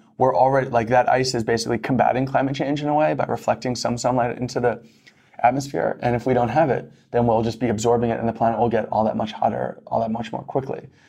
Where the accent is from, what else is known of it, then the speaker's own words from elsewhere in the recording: New York, United States; I'm a child of the 90s. I grew up in New York in the 90s.